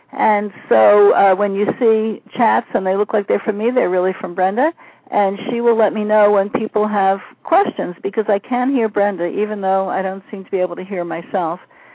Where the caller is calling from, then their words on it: California, United States; I'm calling from Marin County, California, just north of San Francisco and the Golden Gate Bridge.